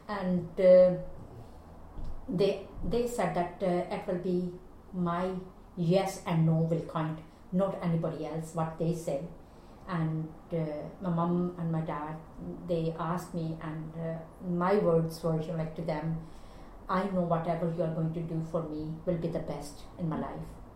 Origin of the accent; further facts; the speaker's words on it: Chandigarh, India; also born or lived in New Delhi / Solan; Then we moved to Chandigarh because my father was working in the university. And so my childhood was in Chandigarh and my education was in Chandigarh.